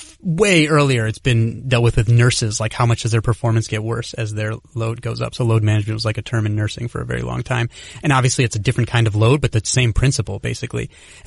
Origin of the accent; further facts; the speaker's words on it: Chicago, Illinois, United States; Again, I grew up in Chicago, so I was following these guys in their growth spurts.